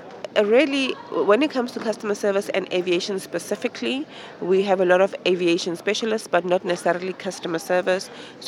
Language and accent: English; Johannesburg, Gauteng, South Africa; I am from Johannesburg, South Africa